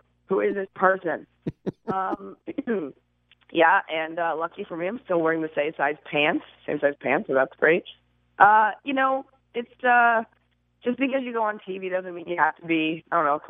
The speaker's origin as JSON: {"language": "English", "region": "Texas", "country": "United States", "tie": "born or raised there", "said": "I only grew up in the one place. But I will say, growing up in Texas, you know, we're the only state that provides 2 years of our own state history."}